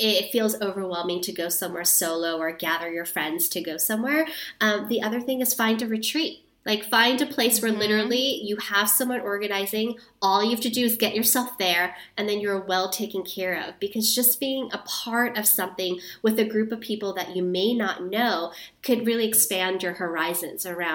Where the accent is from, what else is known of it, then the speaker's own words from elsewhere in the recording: New York City, New York, United States; also born or lived in Guatemala / Thailand; in New York City. So I'm a New Yorker.